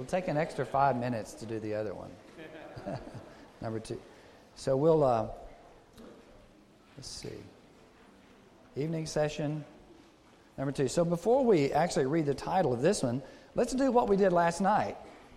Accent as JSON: {"language": "English", "region": "Texas", "country": "United States", "also_born_or_lived": "Jackson", "said": "I'm from Texas, so don't hold that against me. I did live in the Southeast in Jackson for 14 years."}